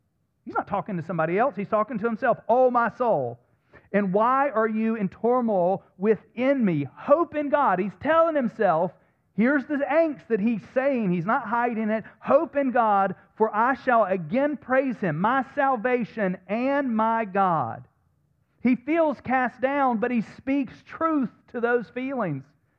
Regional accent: the South, United States; because I grew up in the South going to church, and I saw this man on a stage wearing a suit

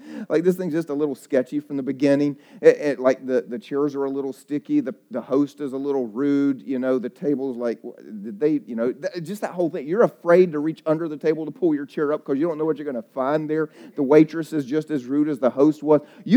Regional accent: the South, United States; I got married when I was a missionary, so she's from Eastern Europe, and I'm from the South, and we couldn't be more different.

